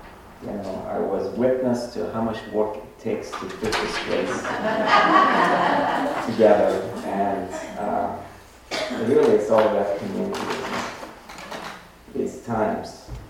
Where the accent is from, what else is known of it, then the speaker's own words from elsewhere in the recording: Iran; moved away as an adult; now in United States; I grew up in Iran, and I came here to study as a student almost 4 years ago.